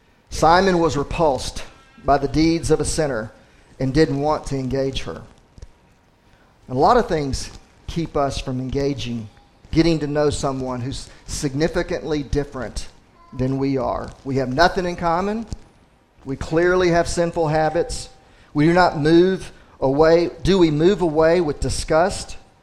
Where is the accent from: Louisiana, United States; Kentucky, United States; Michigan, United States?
Kentucky, United States; You know, I grew up in Western Kentucky, poor family, never met my father, drugs, dating scene, no church except maybe visit it one or two times a year.